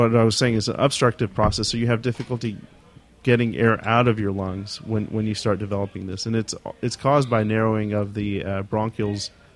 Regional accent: India; I mean, I'm from India and I've been to India and I've seen the pollution out there.

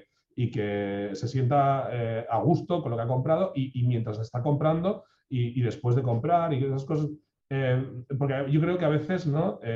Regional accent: Tarragona, Catalonia, Spain; Nosotros estamos en Reus. Bueno, yo soy de Tarragona, ojo, también, pero tengo la oficina en Reus.

